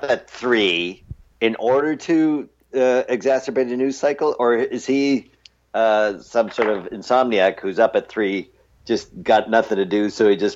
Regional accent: Winnipeg, Manitoba, Canada; Phantom of the Paradise, as you know, was a major cultural touchstone in my lifetime as a child growing up in Winnipeg.

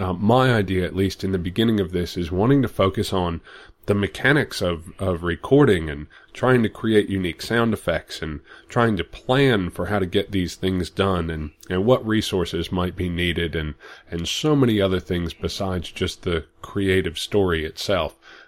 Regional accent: United States; now in Australia; I am an American living in Australia, just west of Brisbane, so hello from the great southern hemisphere.

